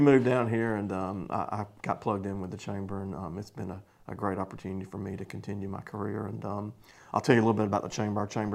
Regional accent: Georgia, United States; also born or lived in Washington, D.C.; now in Dothan, United States; I came here from the Washington, D.C. area, although I grew up over in South Georgia.

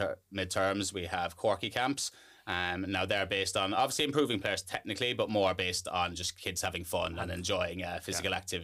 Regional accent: Munster, Ireland; Because I didn't grow up in the city, I grew up down in West Cork.

